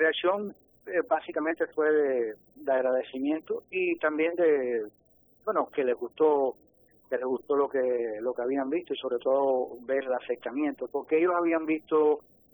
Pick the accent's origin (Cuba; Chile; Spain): Cuba; Pero de los caricaturistas sí, yo era el único cubano.